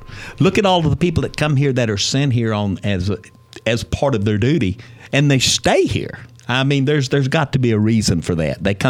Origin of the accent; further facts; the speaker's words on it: San Angelo, Texas, United States; Now, I was born and raised in Northside.